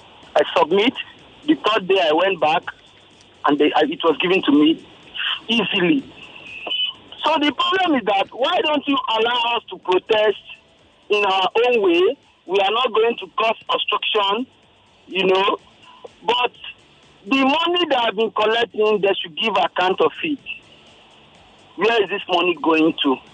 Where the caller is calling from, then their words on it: Ikeja, Lagos, Nigeria; I'm calling from Ikeja.